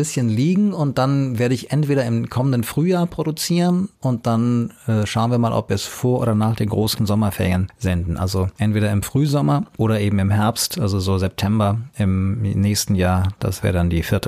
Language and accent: German; Hanau, Hesse, Germany; ich pendel dann so zwischen Hanau, meiner Heimatstadt, und hier in München, wo das Office ist, oder Feldkirchen.